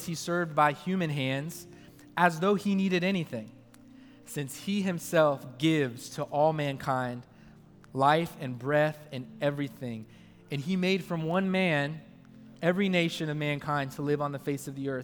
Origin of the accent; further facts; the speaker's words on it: United States; accent: English; now in Australia; I'm an American with an English accent.